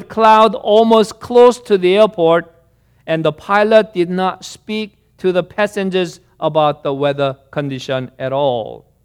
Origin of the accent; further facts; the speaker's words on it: South Korea; When I was growing up in Korea, and the Korean churches